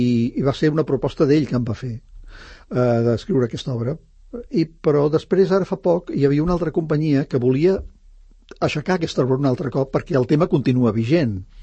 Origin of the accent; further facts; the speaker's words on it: Sant Cugat, Catalonia, Spain; Ara, home, soc de Sant Cugat i, per tant, clar, que em fa il·lusió que es representi a Sant Cugat